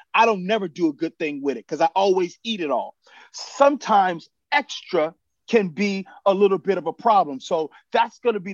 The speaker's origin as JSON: {"language": "English", "region": "Midwest", "country": "United States", "said": "Look, man, I'm from the Midwest. I know what to expect when it comes to Ohio."}